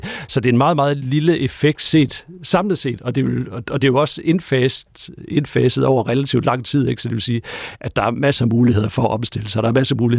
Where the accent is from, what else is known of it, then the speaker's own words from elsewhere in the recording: Central Denmark Region, Denmark; det er der, hvor jeg kommer fra Midtjylland og op efter, ikke?